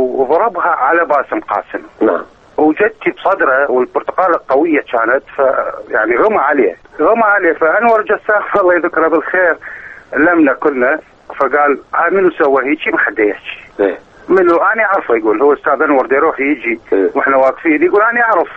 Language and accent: Arabic; Iraq; moved away; انا سنة 91